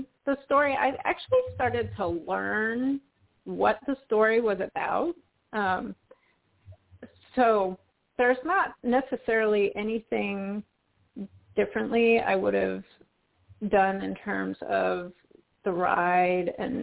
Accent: Wyoming, United States; also born or lived in Dallas-Fort Worth / Colorado; I grew up in Wyoming. I spent time in the Dallas-Fort Worth area for a few years. You know, I was in Colorado

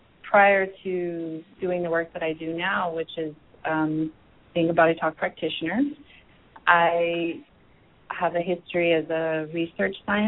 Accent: United States; I feel like most of us, especially growing up in America and culture, there's an idea that you have to specialize in something

